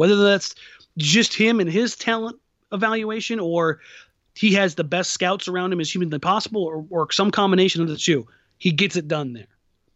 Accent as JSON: {"language": "English", "town": "Los Angeles", "region": "California", "country": "United States", "tie": "born or raised there", "lives_now": "Portland, United States", "said": "I mean, I'm an LA guy."}